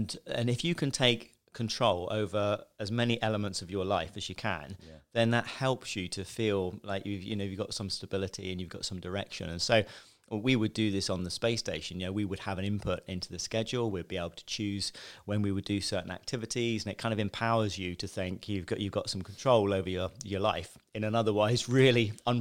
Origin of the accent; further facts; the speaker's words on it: Westbourne, South East England, United Kingdom; I grew up in Chichester, Westbourne, a small village. And really ordinary childhood, you know, middle class family.